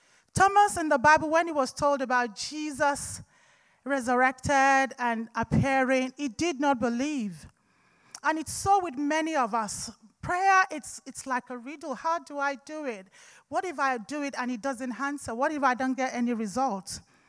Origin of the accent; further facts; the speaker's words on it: Nigeria; One of the things I saw when I was growing up in Nigeria